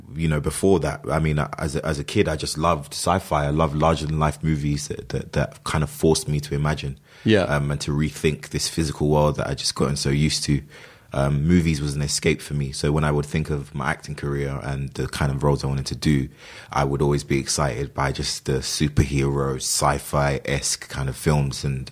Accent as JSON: {"language": "English", "region": "London", "country": "United Kingdom", "tie": "born or raised there", "said": "I was born and raised in London."}